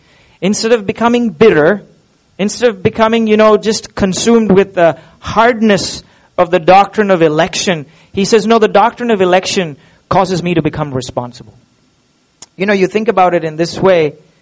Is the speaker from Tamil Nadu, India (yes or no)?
no; Pune, Maharashtra, India; now in Goa, India; I came from Pune, okay? You'll have to forgive me, with concrete jungles.